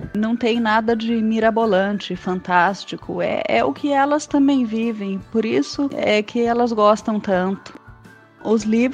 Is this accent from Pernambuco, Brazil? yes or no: no; São Paulo, Brazil; born there; now in São João da Boa Vista, Brazil; eu nasci em São Paulo, mas atualmente moro em São João da Boa Vista, que fica próximo à divisa com Minas Gerais, bem na Serra da Mantiqueira, né?